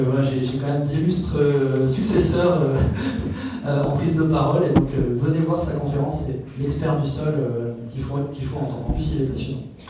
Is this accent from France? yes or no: yes; Hauts-de-France, France; Alors, ça, c'est chez moi. Dans le Pas-de-Calais, là où j'ai grandi